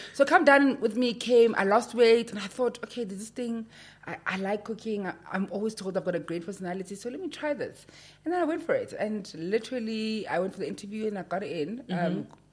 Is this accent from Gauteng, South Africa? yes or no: no; Mahikeng, North West, South Africa; I'm from Mafikeng. I am 34 years of age.